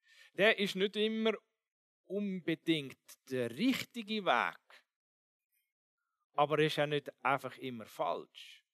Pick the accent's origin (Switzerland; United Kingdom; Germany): Switzerland; Als Schweizer ist natürlich gut Schweizerisch, ist Kompromiss.